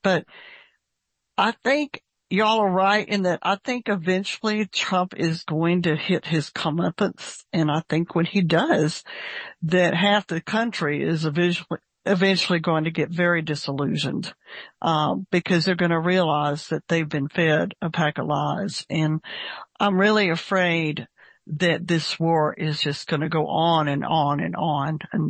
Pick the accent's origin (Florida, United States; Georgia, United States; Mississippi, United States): Georgia, United States; moved away; I'm from Georgia originally